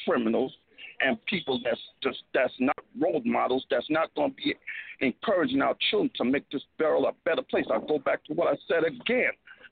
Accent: San Francisco, California, United States; I'm from San Francisco.

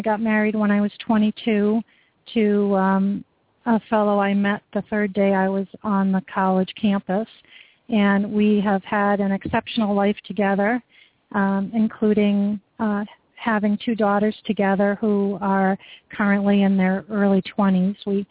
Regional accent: Rhode Island, United States; now in Maine, United States; Well, I grew up in Rhode Island. I've actually lived in New England my entire life. I currently live in Southern Maine.

